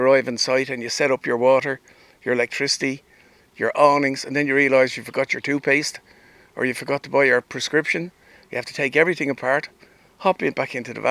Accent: Rathfarnham, Leinster, Ireland; I'm from Rathfarnham.

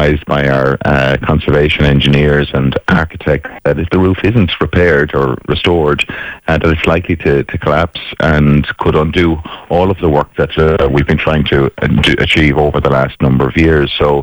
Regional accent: Dublin, Leinster, Ireland; now in Galway, Ireland; Well, I'm originally from Dublin. I moved here to Galway, Ballyglunin, back in 2008

